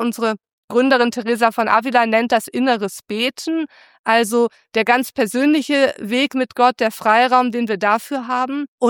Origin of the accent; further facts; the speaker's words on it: Hamburg, Germany; Ich bin in Hamburg aufgewachsen, komme aus der Großstadt. Also so, dass von daher Stadt für mich schon was sehr Vertrautes hat. Und ich komme jetzt aus einer Familie, die ich jetzt nicht unbedingt als religiös bezeichnen würde.